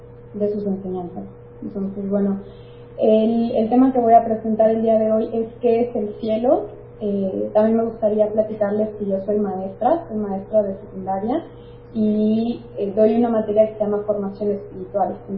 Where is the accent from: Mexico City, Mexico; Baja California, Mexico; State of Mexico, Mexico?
Mexico City, Mexico; soy de la Ciudad de México, tengo 27 años.